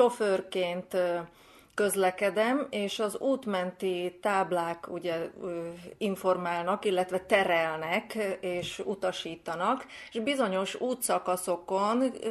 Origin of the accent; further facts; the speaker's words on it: Slovakia; now in Serbia; Én Vajdaságban élve először találkoztam, és teljesen idegen volt számomra, szlovák felvidéki magyarként, mikor először láttam azt Vajdaságban